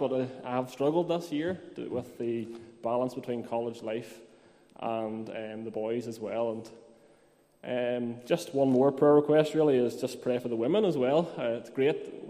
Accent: Lurgan, Northern Ireland, United Kingdom; But I'm going to be in Lurgan next week to give my testimony, and I'm from Lurgan

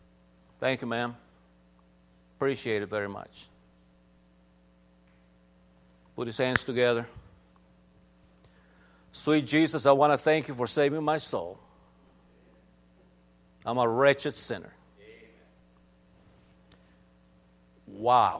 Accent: Pucallpa, Ucayali, Peru; I grew up in a dirt road town. There were no paved roads when I was born in Pucallpa, Peru, 1961.

